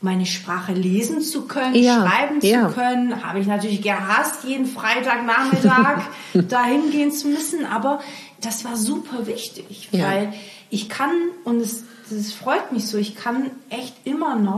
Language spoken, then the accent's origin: German; Baden-Württemberg, Germany; also born or lived in Portugal; Also ich bin ja noch in Portugal geboren, war die ersten 4 Jahre da und dann bin ich quasi nach Baden-Württemberg, Schwabeländle bin ich aufgewachsen